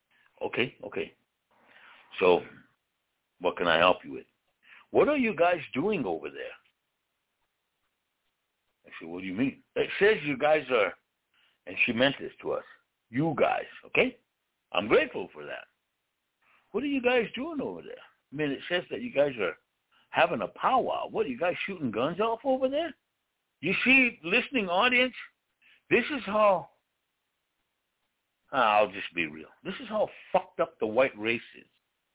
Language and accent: English; United States; English is a second language; And if you notice at times … breaks it, because I am broken English. I'd rather speak my language. That's my possession of who I am as a free and independent person and an individual and a Lakota, a man.